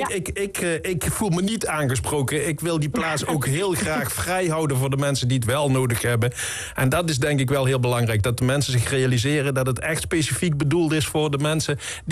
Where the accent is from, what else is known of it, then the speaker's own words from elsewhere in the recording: Netherlands; ja, we zijn Nederlanders